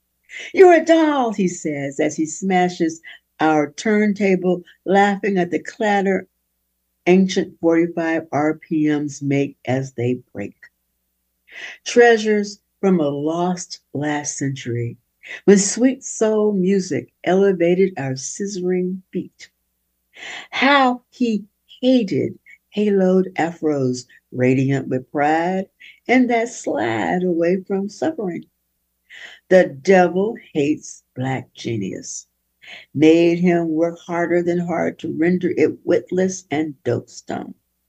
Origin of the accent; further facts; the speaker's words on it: Arkansas, United States; And I grew up, as I grew up in Arkansas